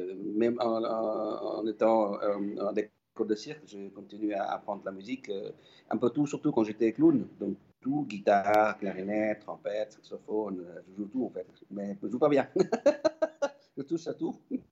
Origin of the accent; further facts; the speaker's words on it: Hanoi, Vietnam; Je suis grandi à Hanoï, j'ai étudié toute mon enfance à Hanoï.